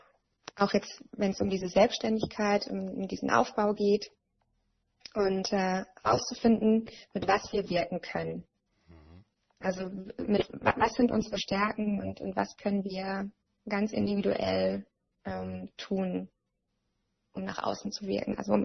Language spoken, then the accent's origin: German; Baden-Württemberg, Germany; Ich komme ja aus dem Badenerländle und ich wurde am Anfang in Berlin von meinen Freunden auch immer ein bisschen ausgelacht.